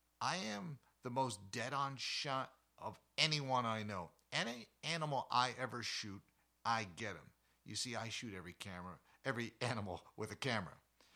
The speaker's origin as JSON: {"language": "English", "region": "New Jersey", "country": "United States", "tie": "born there", "said": "I was born in New Jersey."}